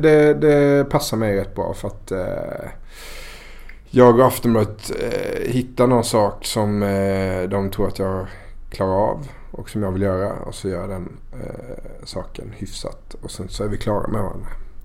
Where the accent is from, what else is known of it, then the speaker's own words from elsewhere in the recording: Älmhult, Kronoberg County, Sweden; now in Stockholm, Sweden; Älmhult. Småland.